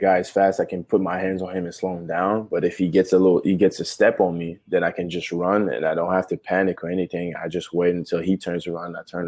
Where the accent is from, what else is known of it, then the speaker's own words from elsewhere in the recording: Quebec, Canada; You know, we're from Quebec, we're from Canada. There's no one in the NFL.